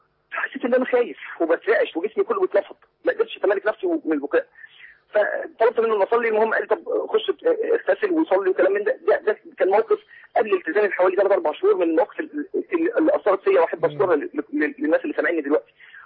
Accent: Saudi Arabia; احنا كنت متربى انا وانا صغير كنت في السعوديه

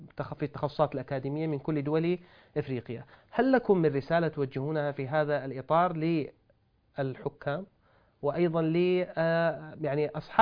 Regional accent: Sudan; هنا عندنا في السودان الآن يعني خرجت بعض القرارات

